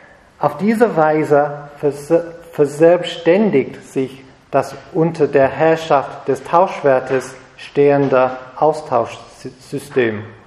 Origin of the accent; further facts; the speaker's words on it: United Kingdom; German is a second language; So, ich komme aus Großbritannien, ich kenne dieses Finanzhandel sehr, sehr, sehr gut.